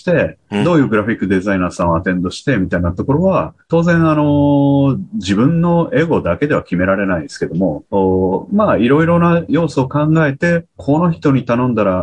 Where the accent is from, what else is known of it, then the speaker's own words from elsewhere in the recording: Kochi, Japan; そうですね、土佐の人間切れやすい